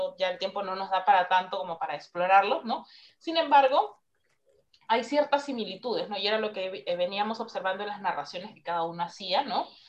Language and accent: Spanish; Peru; nos enriquece como seres humanos, nos enriquece como peruanos, ¿no? O peruanas.